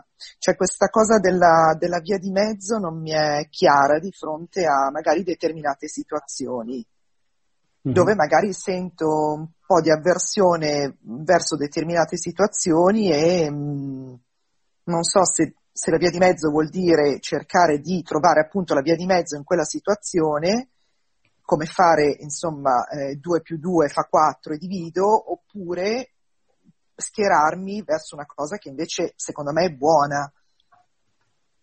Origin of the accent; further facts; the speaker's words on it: Milan, Lombardy, Italy; io sono di Milano